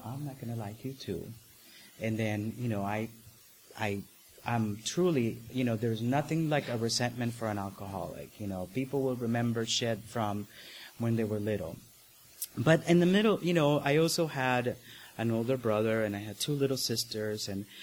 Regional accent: Nicaragua; I'm originally from Nicaragua, from Central America.

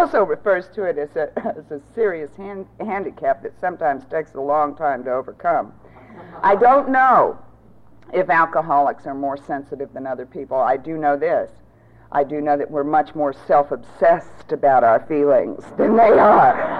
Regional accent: the South, United States; born there; However, I was born in the South, and I was born into an alcoholic family.

